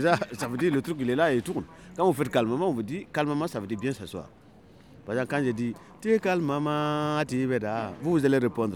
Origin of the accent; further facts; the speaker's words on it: Est, Burkina Faso; nous sommes de Groumachier, nous sommes de Tombiano. Et c'est un dialecte de Burkina Faso, tu vois. Particulièrement, on vient vers... vers l'Est.